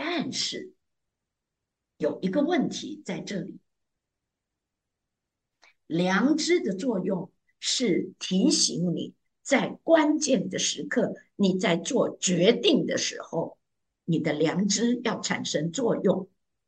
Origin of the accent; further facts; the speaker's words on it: China; 所以我们中国人是非常懂这个道理。